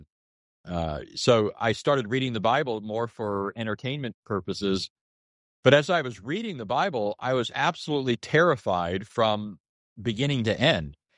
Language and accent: English; California, United States; But anyways, I grew up in Southern California then, and there were a lot of gangs